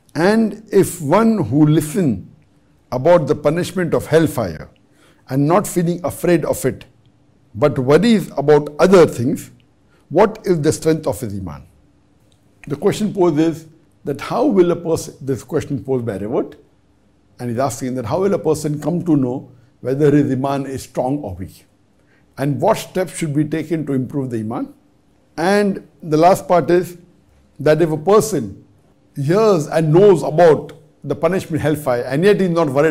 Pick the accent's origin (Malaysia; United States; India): India; Andhra Pradesh; I am a student of BSc final year. I am from Andhra Pradesh, India. I am from a Hindu family. Alhamdulillah, I recently reverted into a Muslim.